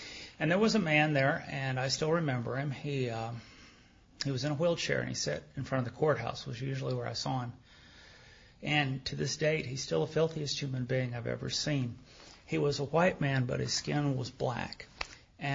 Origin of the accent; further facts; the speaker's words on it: Dallas, Texas, United States; I'm from Lake Highlands, right? I mean, I'd never seen anything like that before in my life.